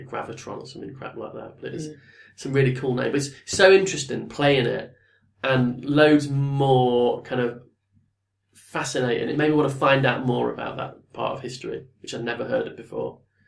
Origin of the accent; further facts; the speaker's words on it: South Africa; It's like, where do you live? Oh, I'm from South Africa.